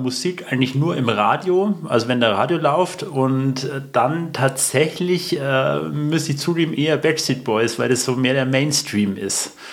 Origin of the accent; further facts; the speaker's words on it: Munich, Bavaria, Germany; München, ja. Ich bin aus Bayern, ich bin sogar gebürtiger Münchner